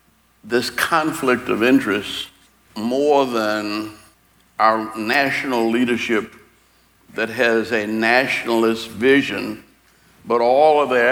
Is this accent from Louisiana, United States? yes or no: yes; New Orleans, Louisiana, United States; born there; I was born in New Orleans with an Irish grocery store on one corner, an Italian bar on another, and the Nazi party was on the third corner.